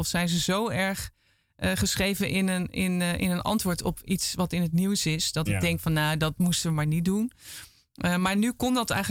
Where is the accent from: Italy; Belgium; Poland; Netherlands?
Netherlands; Arnhem, Gelderland; moved away as an adult; also born or lived in Groningen; Ik ben in Arnhem geboren.